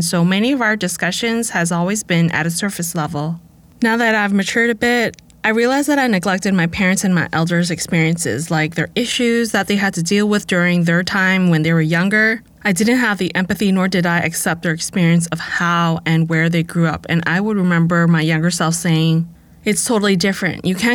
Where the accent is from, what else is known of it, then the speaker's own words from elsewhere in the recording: Vancouver, British Columbia, Canada; also born or lived in Los Angeles; I grew up in Vancouver and LA, so this is the lens of where I'm coming from